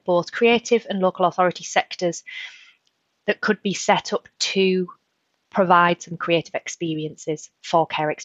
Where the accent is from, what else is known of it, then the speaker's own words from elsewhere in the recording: Darlington, North East England, United Kingdom; we started out by having an Arts Council England funded project in my hometown Darlington